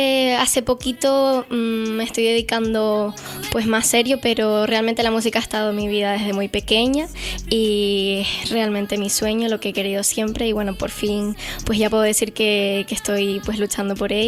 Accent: Guamasa, Canary Islands, Spain; vivo en Guamasa, pero soy de aquí de Tenerife.

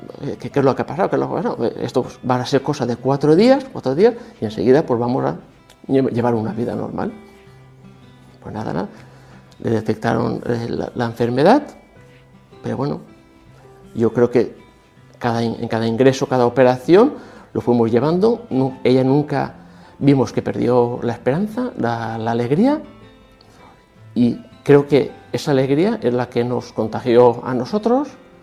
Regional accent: Valencia, Valencian Community, Spain; soy de Valencia.

